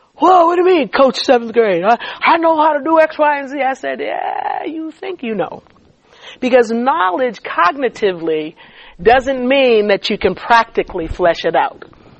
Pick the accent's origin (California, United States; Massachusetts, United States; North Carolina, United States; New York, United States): Massachusetts, United States; Boston; I am over 50 years old, and I went to school. I grew up in Boston.